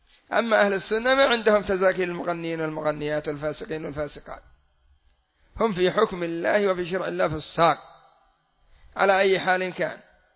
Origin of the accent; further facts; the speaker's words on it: Yemen; وعندنا في اليمن كان الناس يتأثرون